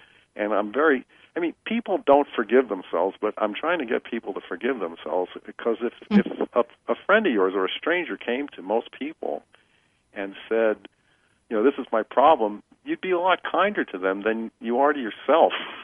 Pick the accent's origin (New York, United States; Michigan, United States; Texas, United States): New York, United States; Brooklyn; I grew up in Brooklyn, speaking of the East Coast